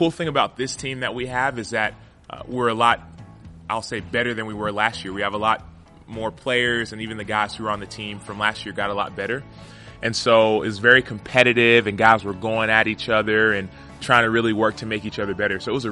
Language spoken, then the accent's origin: English; Dallas, Texas, United States; So I'm from Dallas, Texas, and I went to school at the University of Texas.